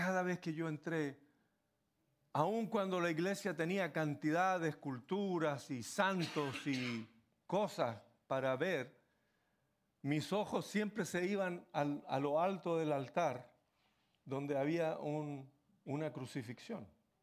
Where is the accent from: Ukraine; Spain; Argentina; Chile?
Chile; Santiago, Santiago Metropolitan Region; now in United States; mi niñez y mi infancia transcurrieron en Santiago de Chile, viviendo casi enfrente de una gran iglesia católica, el Sagrado Corazón de María, o San Judas Tadeo, como le llamaban otros.